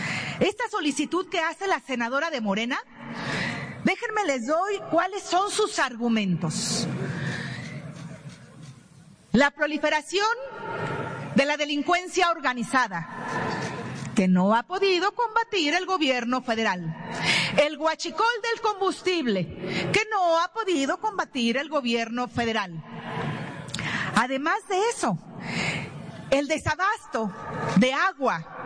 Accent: Guanajuato, Mexico; Soy de Guanajuato y defiendo a Guanajuato.

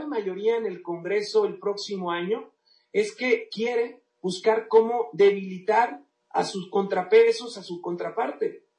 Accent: Mexico; todos somos mexicanos

